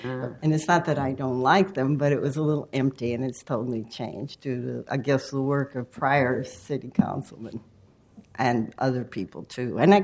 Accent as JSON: {"language": "English", "town": "Portland", "country": "United States", "tie": "born or raised there", "lives_now": "New York, United States", "said": "As I said … I was born and raised in Portland. For the last about 40 years, I've lived in New York"}